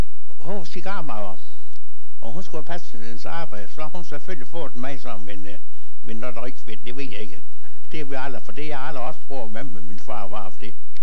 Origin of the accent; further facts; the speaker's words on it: Thisted, North Denmark Region, Denmark; also born or lived in Copenhagen; Ja, jeg er født i København 1915 på Rigshospitalet. Men jeg var der kun der i 3 uger. Så blev jeg sendt til Thisted med parketbåden Limfjorden. Ja. Og kom det mine bedsteforældre.